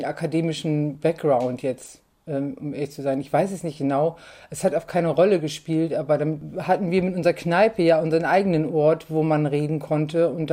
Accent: Nordhorn, Lower Saxony, Germany; now in Hamburg, Germany; ich bin gebürtige Nordhornerin. Das ist an der holländischen Grenze. Und ich bin nach Hamburg gekommen, um eigentlich Kunst zu studieren, was nicht geklappt hat.

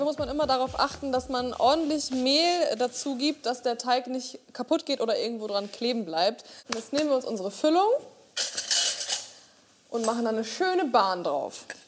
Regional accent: Northern Germany, Germany; also born or lived in Black Forest; Ich bin nämlich im Schwarzwald geboren und im Norden aufgewachsen

